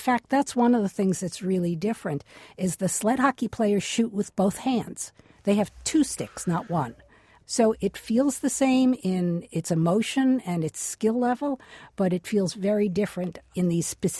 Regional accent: Boston, Massachusetts, United States; I come from Boston, and in Boston we are sports mad, so of course I love hockey.

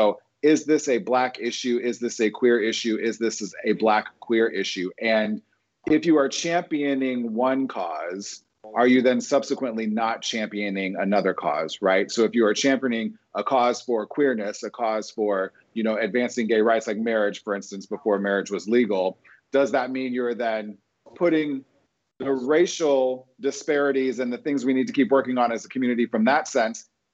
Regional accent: Nebraska, United States; But something about my being biracial, growing up in Nebraska, having half of me understanding sort of like white culture, white Midwest Protestant culture, there is a lot of privilege to that.

